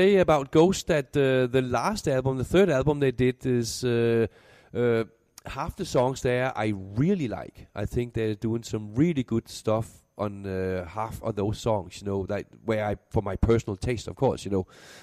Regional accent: Denmark; accent: Danish; English is a second language; I'm keeping my original Danish accent.

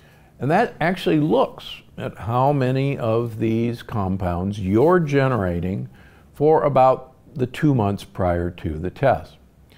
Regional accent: Omaha, Nebraska, United States; I grew up in Omaha, Nebraska.

